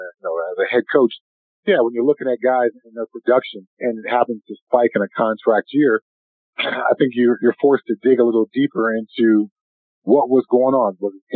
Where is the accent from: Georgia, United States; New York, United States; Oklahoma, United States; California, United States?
California, United States; Well, you know, I grew up in California, so I had a chance to play outside almost all year round.